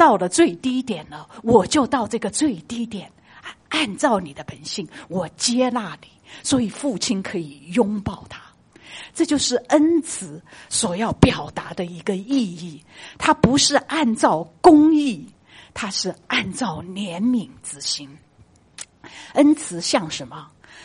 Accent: China; 我们就像我们中国人讲的一个悲天悯人那种

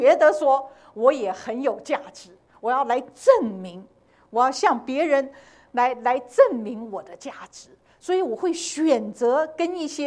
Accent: China; 我们大陆人是做不到的，因为我们受的是无神论的教育

